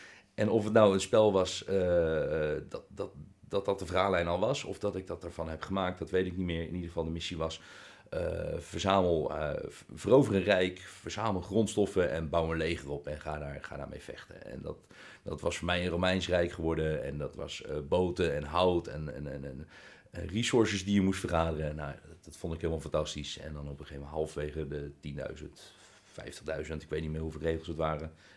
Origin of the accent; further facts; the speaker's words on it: Hoogland, Utrecht, Netherlands; Ik ben 43 jaar. Ik kom zelf uit Hoogland. Vader van 2 kids.